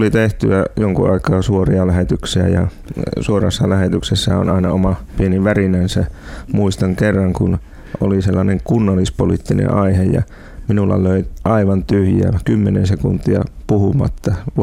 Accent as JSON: {"language": "Finnish", "region": "Savonia", "country": "Finland", "accent": "eastern", "lives_now": "Helsinki, Finland", "said": "No, mä olen savolainen Itä-Helsingissä."}